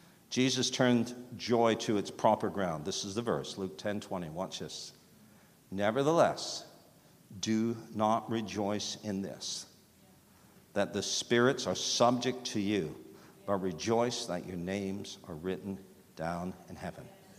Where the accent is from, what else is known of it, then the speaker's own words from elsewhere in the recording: Canada; We live not too far from where he did most of his ministry in New York State, growing up in Canada, just across the border.